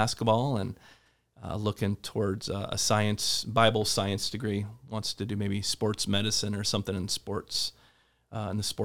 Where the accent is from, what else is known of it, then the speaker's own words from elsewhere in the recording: Solon, Iowa, United States; from my hometown of Solon at that point, we lived in Solon